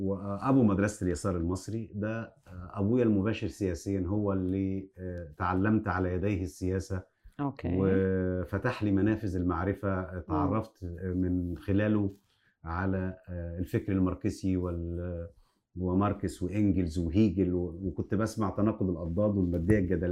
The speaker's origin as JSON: {"language": "Arabic", "country": "Egypt", "said": "فول اللي هو الأخضر ده اسمه عندنا في مصر فول حراتي"}